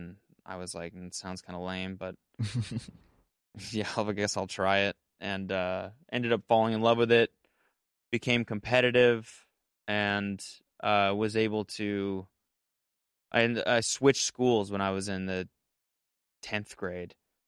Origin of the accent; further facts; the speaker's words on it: Calgary, Alberta, Canada; So I grew up in Calgary, Alberta, which is in Canada. And I grew up like outside of the city